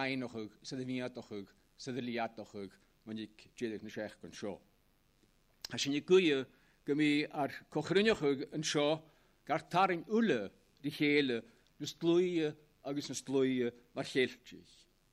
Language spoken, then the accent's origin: English; Scotland, United Kingdom; As Scottish Gaels, we are indeed aware, or at least to some extent aware, of the strong ties of kinship, of language, and of heritage that bind us to our fellow Gaels in the Isle of Man.